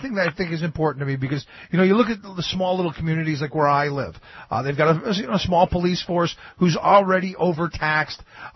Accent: Cleveland, Ohio, United States; My fear, and I grew up in Cleveland, where they're a little looser with beer especially

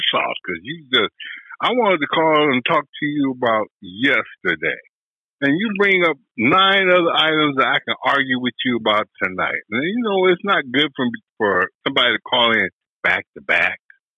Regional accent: United States; I was born in 58. I was brought up. I am an American first.

